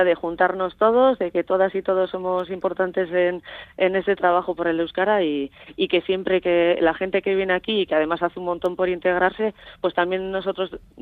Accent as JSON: {"language": "Spanish", "town": "Mendiola", "region": "Basque Country", "country": "Spain", "tie": "born or raised there", "said": "Mendiola, que es mi pueblo, no va a pasar la Corrica porque la carretera acaba en el pueblo"}